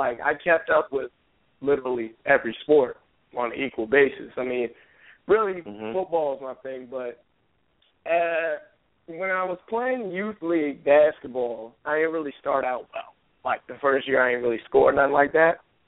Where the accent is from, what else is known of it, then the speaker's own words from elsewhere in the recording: Largo, Maryland, United States; now in Norfolk, United States; I'm from Largo, Maryland. I actually currently am residing in Norfolk.